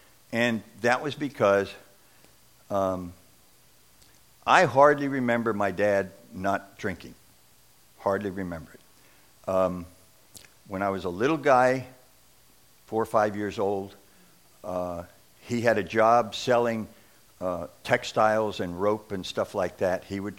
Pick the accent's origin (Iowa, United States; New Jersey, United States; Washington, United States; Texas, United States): New Jersey, United States; Glen Rock; born there; I was born in New Jersey, a little town called Glen Rock, New Jersey